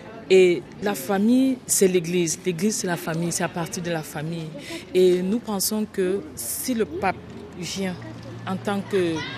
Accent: Cameroon; now in Benin; je suis chrétienne du Cameroun. Je suis arrivée ici au Bénin particulièrement pour des études à l'Institut Jean-Paul II

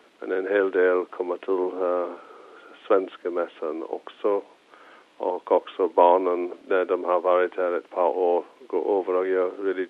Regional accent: England, United Kingdom; now in Sweden; Jag kommer från England ursprungligen. Jag kom till Sverige 1985.

